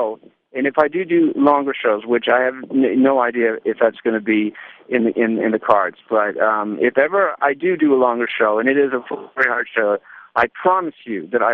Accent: Quebec, Canada; I did two nights at Place des Arts, and it was really my, you know, farewell concert. It was in my hometown

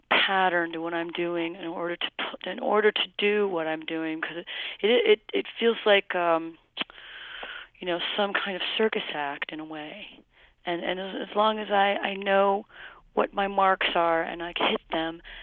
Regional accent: Ohio, United States; now in New York City, United States; I'm from New York. But I got into the swing of it pretty quickly, because I was actually raised in Ohio. I live in New York City. I was turned into a New Yorker, but I was raised, you know, on a farm.

